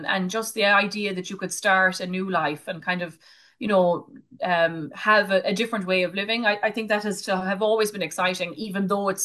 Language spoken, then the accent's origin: English; County Kerry, Ireland; also born or lived in Dublin; I grew up on William Street, right next door to John B. Keane, and he always talked about, the importance of your hometown that shapes and makes you